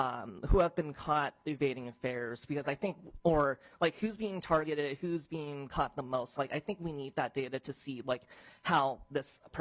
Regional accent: San Francisco, California, United States; I'm from San Francisco originally.

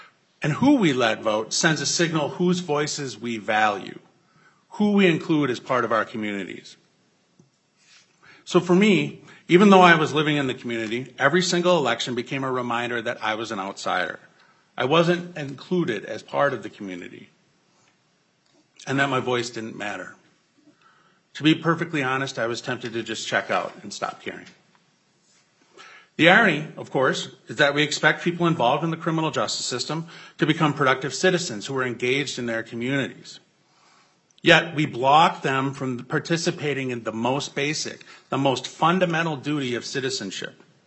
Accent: Owatonna, Minnesota, United States; I'm from Owatonna, and in my mid-20s, I made choices that I'm not proud

